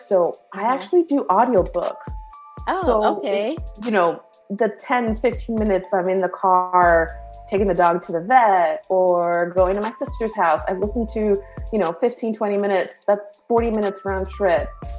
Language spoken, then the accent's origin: English; Rhode Island, United States; moved away as an adult; also born or lived in Bronx; now in North Carolina, United States; I was born in the Bronx, but I grew up from 3 to 18 in Rhode Island. So for better or for worse, Rhode Island is home. PVD, love my peeps.